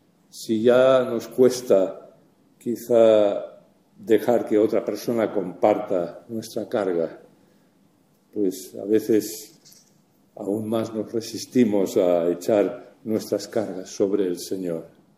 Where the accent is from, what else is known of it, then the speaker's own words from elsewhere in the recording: Canary Islands, Spain; Donde me crié, allí en Canarias, tanto por delante como por detrás de casa habían campos que araban con vacas o bueyes.